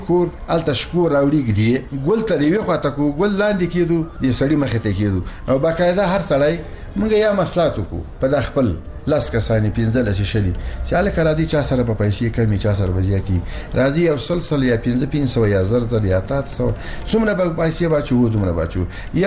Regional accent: Logar, Afghanistan; موږ د لوګر دی ولایتي

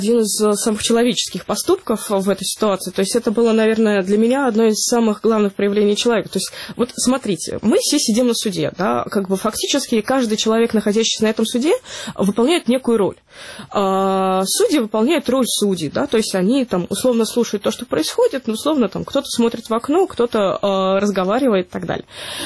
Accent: Russia; как бы мы из России понимаем, что политзаключенных у нас намного больше

